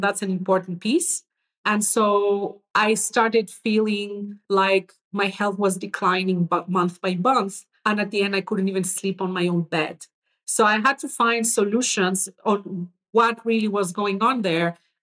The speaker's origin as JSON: {"language": "English", "country": "Greece", "second_language": "English", "said": "So I am originally from Greece. I grew up in an environment very rich in ancient temples."}